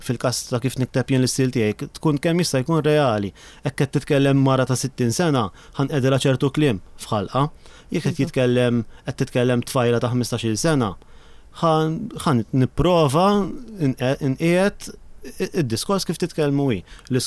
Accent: Senglea, South Eastern Region, Malta; Jiena mill-Isla, jiġifieri l-ambjent tal-Kottonera nafu tista' tgħid daqskemm naf il-Palatidi.

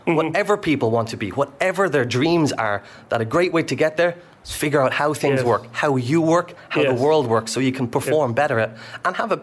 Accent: Kildare, Leinster, Ireland; Yes, so I'm from Kildare in Ireland.

